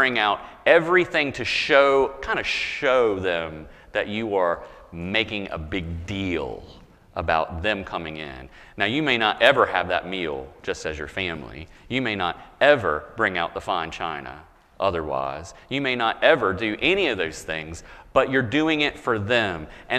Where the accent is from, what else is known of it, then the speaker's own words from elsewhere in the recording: the South, United States; and I grew up in the South, so I feel like I can be critical of the South.